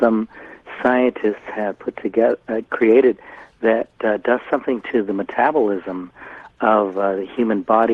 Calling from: San Diego, California, United States; I'm calling from San Diego.

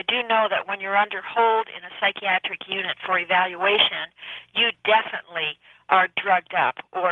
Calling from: Toronto, Ontario, Canada; I'm from Toronto, Canada, but visiting Petaluma.

